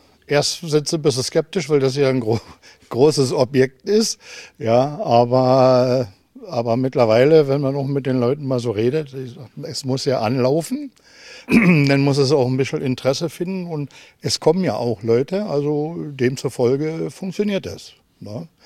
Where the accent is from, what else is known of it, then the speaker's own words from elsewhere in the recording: Germany; Ja, geboren in Seehausen, hier groß geworden.